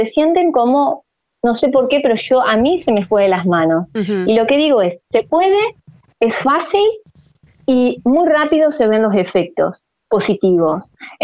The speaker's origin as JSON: {"language": "Spanish", "country": "Argentina", "said": "Del mundo, a nivel mundial, somos Argentina, el país número uno"}